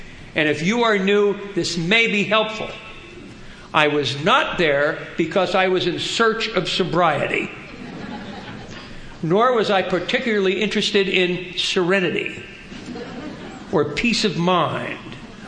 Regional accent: New Jersey, United States; I'm Irish and I'm Catholic. That's funny. And I'm from New Jersey.

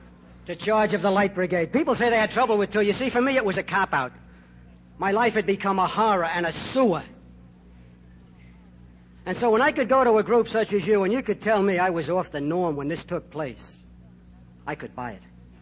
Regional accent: Ireland; I'm Irish, and I got to share this.

